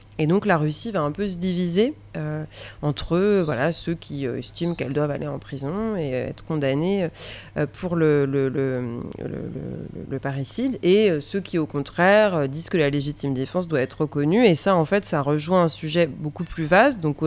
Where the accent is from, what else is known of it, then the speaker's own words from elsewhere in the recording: Angers, Pays de la Loire, France; J'ai grandi à Angers et c'est à Angers au lycée. Je suis allée au lycée à Angers, au lycée Joachim du Bellay